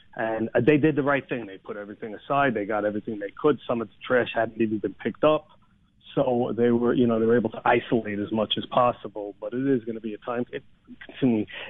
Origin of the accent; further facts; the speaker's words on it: New York, United States; I'm from New York. I'm licensed in New York. I've been teaching in Connecticut. My background is all New York.